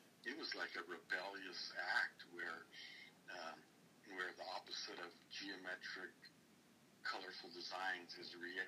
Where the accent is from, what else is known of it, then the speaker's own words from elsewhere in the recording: Pendleton, Oregon, United States; I'm from Pendleton, right? They make blankets there.